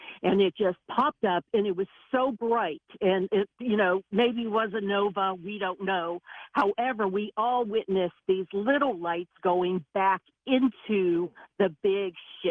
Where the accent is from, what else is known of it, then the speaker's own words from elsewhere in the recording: West Virginia, United States; I was growing up in West Virginia in about 1968, 69, a bunch of the neighborhood kids were playing out on the street.